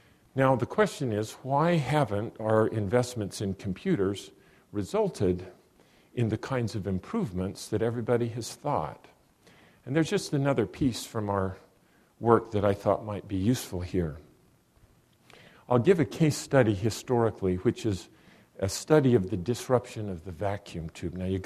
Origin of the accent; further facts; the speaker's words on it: Salt Lake City, Utah, United States; My brother and I, we grew up in Salt Lake City.